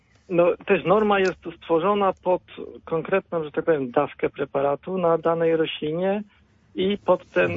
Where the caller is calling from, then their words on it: Żnin, Kuyavian-Pomeranian Voivodeship, Poland; ze Żnina.